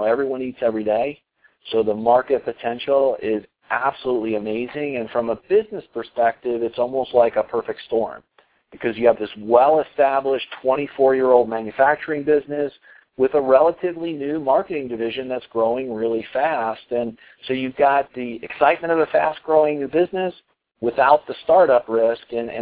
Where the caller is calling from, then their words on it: Colorado, United States; I'm calling in from Colorado this evening.